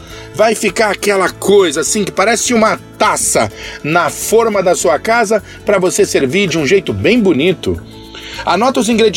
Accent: São Paulo, Brazil; eu sou paulistano, né?

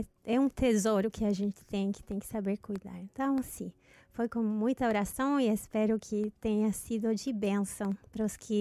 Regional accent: Chile; Portuguese is a second language; also born or lived in Argentina; now in Brazil; Eu nasci na Argentina, mas na minha vida eu morei mais no Chile. E eu sou chilena, argentina, mas agora brasileira.

